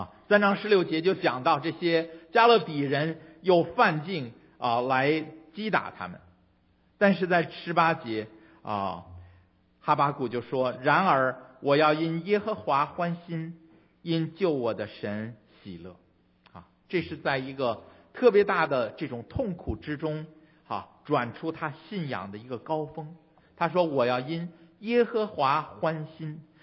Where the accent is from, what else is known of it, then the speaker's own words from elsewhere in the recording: Fuzhou, Fujian, China; 咱们福州那边也种无花果